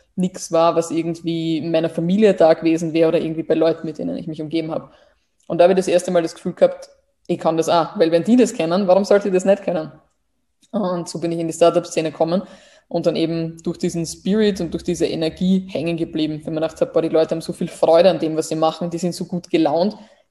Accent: Burgenland, Austria; ich komme aus dem Burgenland

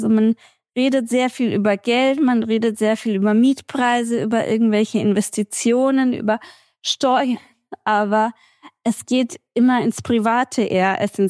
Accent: United States; Das muss ich ja auch als Amerikaner, wenn ich irgendwohin verreise.

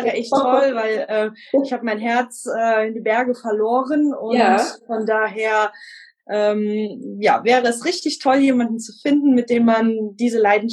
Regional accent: Koblenz, Rhineland-Palatinate, Germany; Ich bin 36 und komme aus Koblenz.

